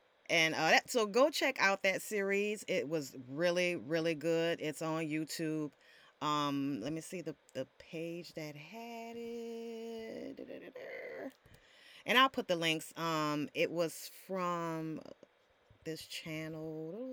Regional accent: New Orleans, Louisiana, United States; I come originally from New Orleans, Louisiana, pretty fashionable city.

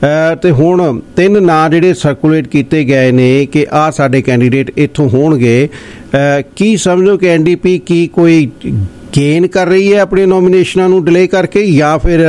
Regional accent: Jhande, Punjab, India; ਜਿਹੜੇ ਸਾਡੇ ਇਸ ਝਾਂਡੇ ਮੇਰਾ ਪਿੰਡ ਹੈ

